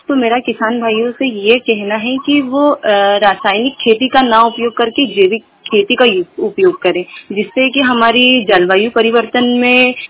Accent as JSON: {"language": "Hindi", "town": "Khandwa", "region": "Madhya Pradesh", "country": "India", "said": "मैं जिला खंडवा की रहने वाली हूँ।"}